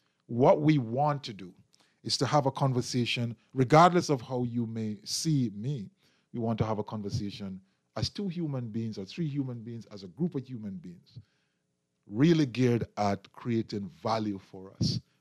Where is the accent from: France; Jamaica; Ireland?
Jamaica; now in Bahamas; Do not call me and remind me that I'm from Jamaica. I know that. I know from whence I come. Do not call me and tell me to go back home, because this is my home.